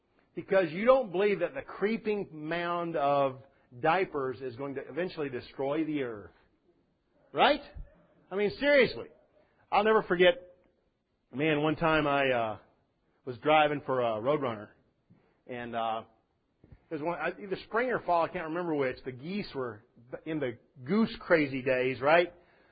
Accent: Texas, United States; born or raised there

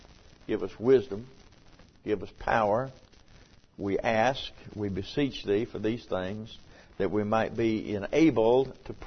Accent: Marion, North Carolina, United States; we went out on the backside of Marion, North Carolina, where I was raised on Tunnel Ridge. And they don't call it Tunnel Ridge anymore.

